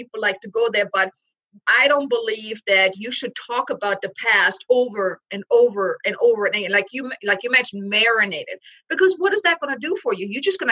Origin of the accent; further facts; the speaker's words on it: Germany; English is a second language; moved away as an adult; now in United States; my ex-husband left us 2 months after we arrived here in the States, because I'm from Germany.